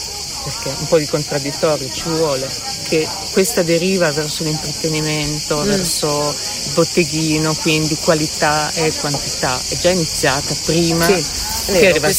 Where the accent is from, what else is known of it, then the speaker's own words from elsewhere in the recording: Rimini, Emilia-Romagna, Italy; io sono cresciuta a Rimini, quindi discoteche, si andava in discoteca per ballare